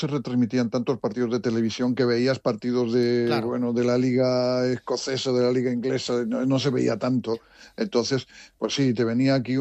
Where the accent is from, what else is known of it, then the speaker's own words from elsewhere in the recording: Vigo, Galicia, Spain; Yo recuerdo en Coruña, yo soy de Vigo